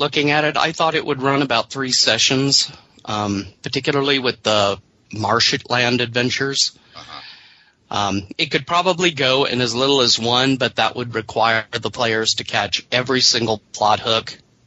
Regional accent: Mississippi, United States; I like the water sort of swamp base of it because I grew up in the Mississippi Delta, so it brings back memories.

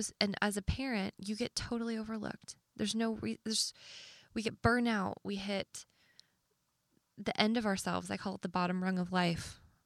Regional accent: Canada; Don't ask me why, because we're Canadian.

